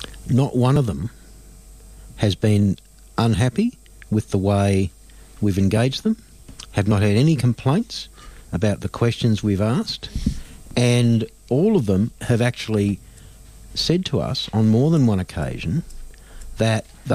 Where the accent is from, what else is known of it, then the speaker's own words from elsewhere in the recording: Victoria, Australia; Well, I come from the Latrobe Valley.